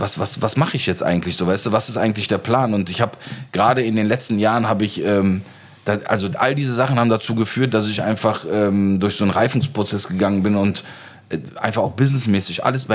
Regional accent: Turkey; also born or lived in Aachen, Germany; ich in der Türkei aufgewachsen bin und in Aachen

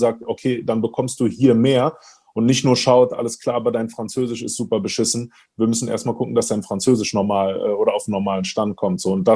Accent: Hamburg, Germany; born or raised there; also born or lived in Cologne

